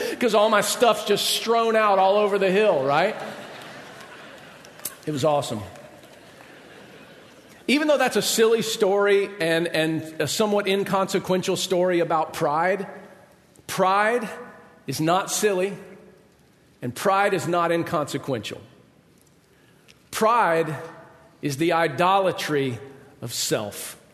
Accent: Georgia, United States; I mean, I grew up in Georgia on a lake and I knew how to water ski.

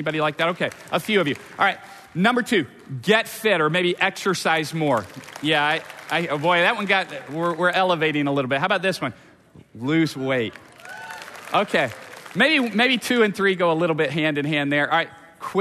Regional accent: Atlanta, Georgia, United States; My family is from the South. We're from the Atlanta area originally.

